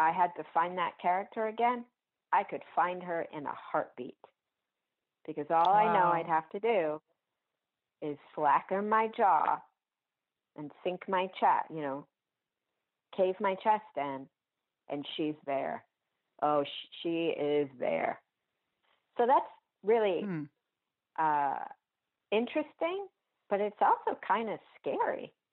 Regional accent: United Kingdom; now in United States; You know, being British, I really, really want to go home and work over there.

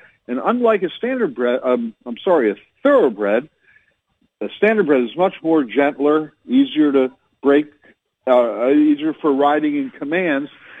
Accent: Flemington, New Jersey, United States; I was born and raised in Flemington, New Jersey, on a dairy farm.

